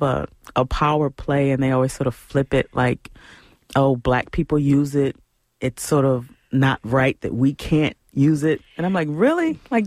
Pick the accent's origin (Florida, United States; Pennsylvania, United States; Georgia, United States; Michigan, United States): Michigan, United States; Detroit; I'm not used to this because I'm from Detroit